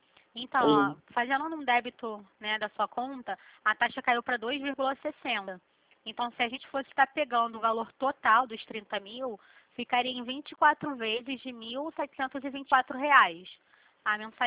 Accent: Rio de Janeiro, Brazil; eu sou aqui do Rio.

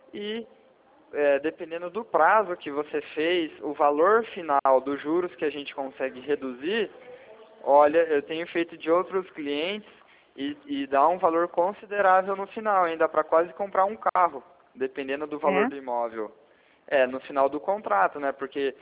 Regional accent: Arapongas, Paraná, Brazil; Eu sou da cidade de Arapongas, aqui do lado de Londrina.

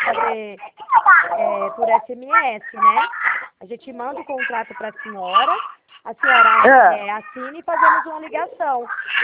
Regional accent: Ribeirão Preto, São Paulo, Brazil; eu sou aqui de Ribeirão Preto.

